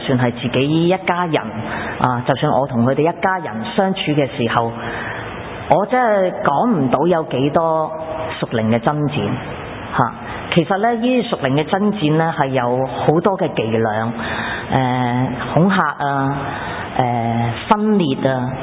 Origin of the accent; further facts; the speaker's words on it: China; 點解我係一個中國人，